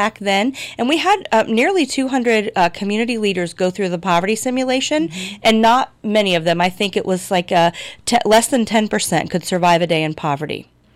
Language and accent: English; Marion, Ohio, United States; So, well, I'm born and raised in Marion, Ohio. Okay. Lived here my whole life other than when I went away to college for a little while at the University of Toledo.